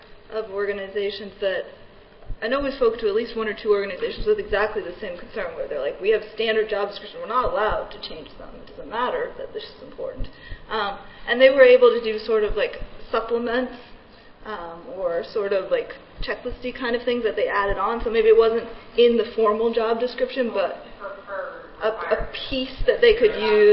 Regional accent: Canada; I'm Canadian, so.

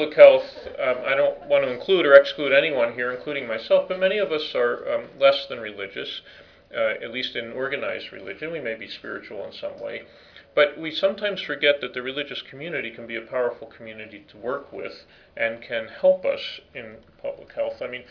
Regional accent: New Mexico, United States; I'm from North New Mexico now. I've been in Connecticut for 20 years, but New Mexicans, I have a feeling, won't adhere nearly as much as Connecticut.

